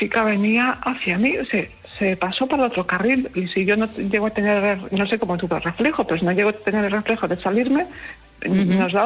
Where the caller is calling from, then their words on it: Pontevedra, Galicia, Spain; soy yo de Pontevedra otra vez.